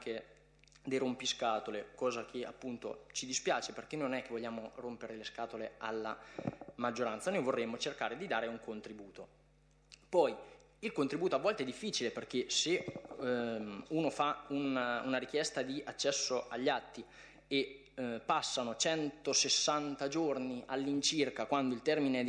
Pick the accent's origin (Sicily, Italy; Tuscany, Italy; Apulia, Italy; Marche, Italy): Marche, Italy; San Costanzo; siamo tutti di San Costanzo e non è che c'entra essere di Cerasa piuttosto che di un'altra località